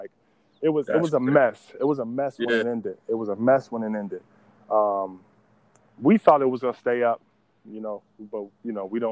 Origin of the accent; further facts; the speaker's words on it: New Jersey, United States; Like, I'm from Jersey, small town. Like, we don't really travel much, you know.